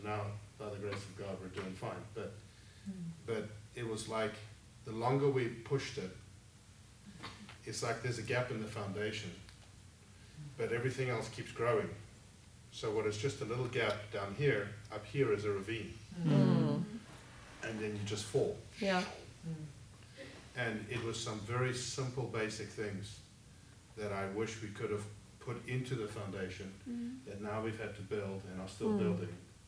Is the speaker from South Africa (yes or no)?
yes; South Africa; She's American, I'm South African.